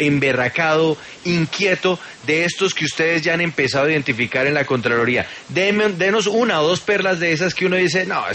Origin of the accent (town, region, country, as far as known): Colombia